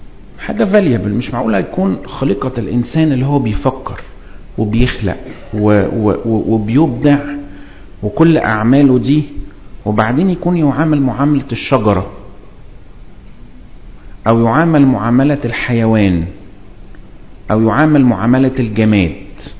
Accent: Egypt; عشان كده تلاقي احنا كناس مصريين لما نروح الاهرامات نفهم ان ده قبر

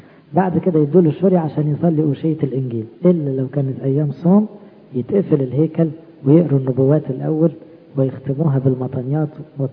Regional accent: Egypt; احنا كشعب مصري لينا مواسم في المناخ

